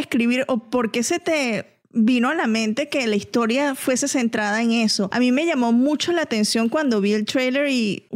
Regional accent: Venezuela; que él es parte de la cultura popular de Venezuela y que sus novelas siempre han sido muy exitosas en mi país

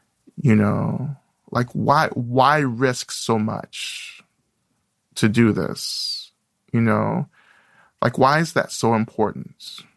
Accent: Georgia, United States; I grew up in the South in North Georgia, and still a lot of Klan activity, a lot of, like, white supremacist activity, especially now in these Trump years.

